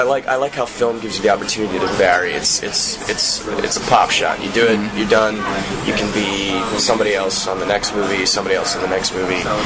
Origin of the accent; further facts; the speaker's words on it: Pennsylvania, United States; I'm originally from right outside Philadelphia.